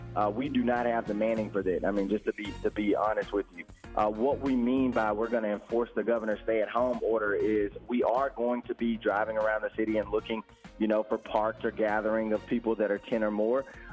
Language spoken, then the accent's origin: English; Cedar Grove, United States; growing up in Cedar Grove and living on that poverty line, I obviously have some personal experience